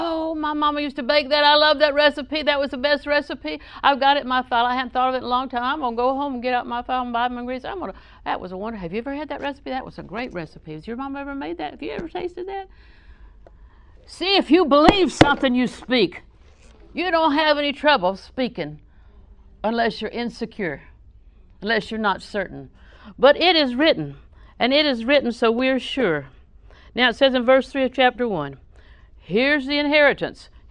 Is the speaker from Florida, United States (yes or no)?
yes; Auburndale, Florida, United States; Did I tell you I was raised in Auburndale?